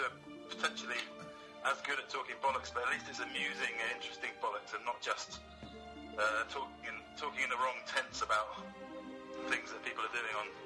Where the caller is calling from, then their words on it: Peckham Rye, London, United Kingdom; I'm calling from Peckham Rye.